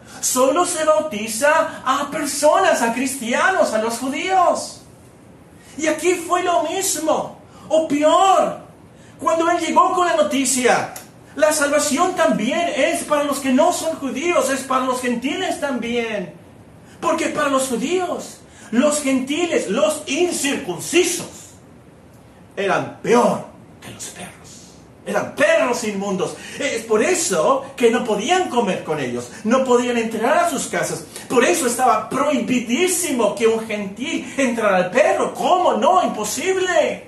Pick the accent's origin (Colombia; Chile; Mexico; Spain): Mexico; Cuando menos yo soy mexicano.